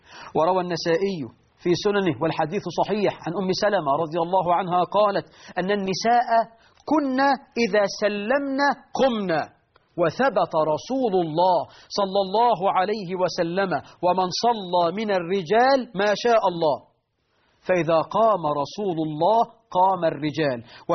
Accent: Egypt; بقى عندنا في مصر 12 مليون عانس، لأننا نغالي في المهور

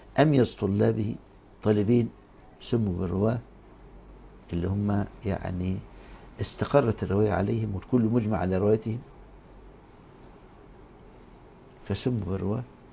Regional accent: Egypt; معاهد القراءات عندنا في مصر وفي غيرهم بلدان

